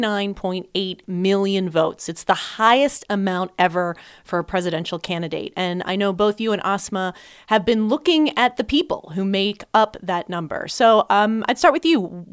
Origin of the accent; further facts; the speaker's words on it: Pennsylvania, United States; because I look at states that Biden won, like my home state of Pennsylvania